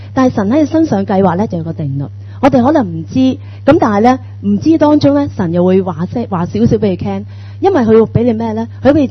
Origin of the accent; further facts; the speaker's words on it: China; 可能咧我哋中国人咧自有教导